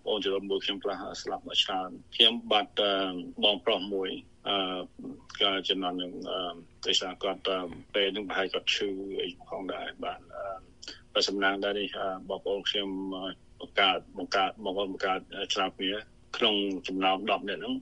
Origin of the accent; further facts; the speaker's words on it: Kampong Preah, Battambang, Cambodia; បាទខ្ញុំគឺអ្នកស្រុកបាត់ដំបងគេទៅភូមិកំណើតរបស់ខ្ញុំគឺភូមិកំពង់ព្រះខេត្តបាត់ដំបង